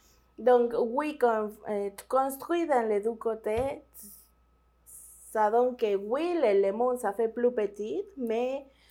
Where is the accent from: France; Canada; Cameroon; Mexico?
Mexico; French is a second language; Je viens de Mexique.